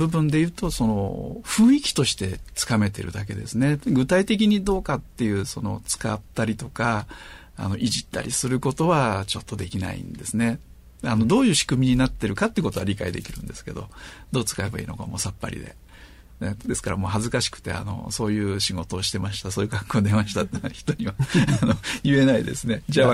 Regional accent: Shimizu, Shizuoka, Japan; やはり清水に生まれ育ったもんですから、あの類に漏れず小学校中学校はずっとサッカーをやっていました

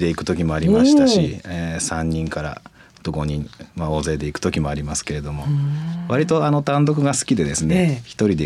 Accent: Shimizu, Shizuoka, Japan; 生まれ育ったところが静岡の清水で、

